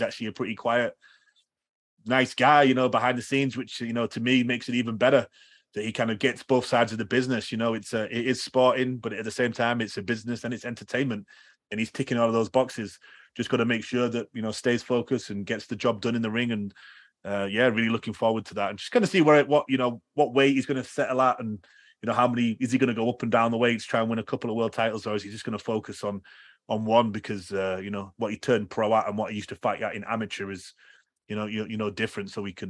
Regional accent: North East England, United Kingdom; he's a Northeast fighter and I'm from the Northeast of England.

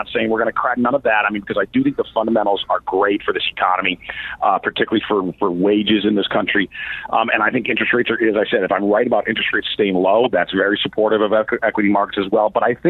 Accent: Chicago, Illinois, United States; I'm born and raised in Chicago. I have raised a family in the city of Chicago, which is not always an easy thing to do financially and otherwise.

